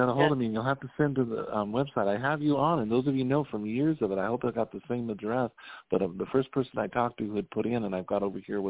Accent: Wyoming, United States; also born or lived in Galveston, Texas; I come from Wyoming, and they do have a little bit about.

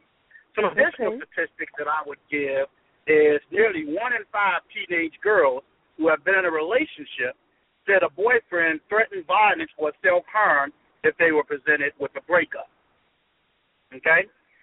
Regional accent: North Lawndale, Illinois, United States; And I am from North Lawndale, born and raised. I still live in North Lawndale.

